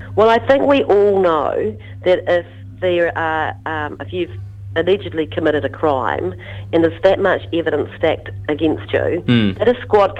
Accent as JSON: {"language": "English", "country": "New Zealand", "said": "But as a New Zealander, I think that you have to have, you know, trust and confidence in your government"}